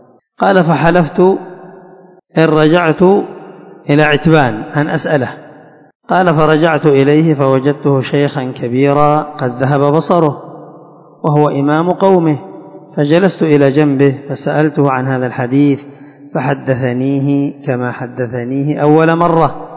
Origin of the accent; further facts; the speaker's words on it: Yemen; وبعضهم يسميها هريش أو ذلك عندنا في اليمن